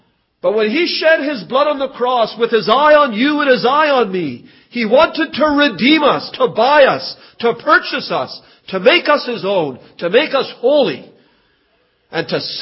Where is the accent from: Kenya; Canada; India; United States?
Canada; Toronto, Ontario; also born or lived in Trinidad; I'm from Trinidad, a little island in the West Indies. But I was raised in Toronto. I live there now.